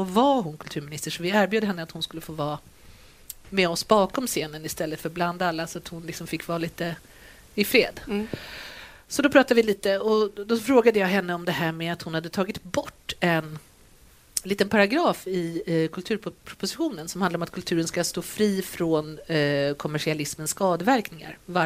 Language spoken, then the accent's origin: Swedish; Stockholm, Stockholm County, Sweden; jag kommer från Stockholm